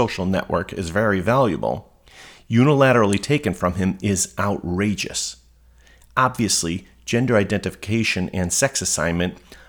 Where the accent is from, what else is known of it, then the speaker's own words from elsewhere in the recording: Chicago, Illinois, United States; Growing up in Chicago, I used to love how the Tribune said I was a Scorpio, while the Sun-Times called me a Libra.